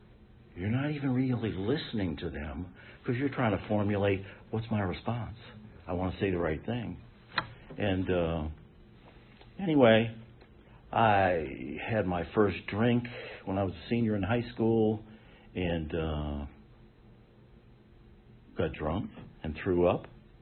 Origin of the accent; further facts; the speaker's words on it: Massachusetts, United States; But anyway, I went back to my hometown of Massachusetts.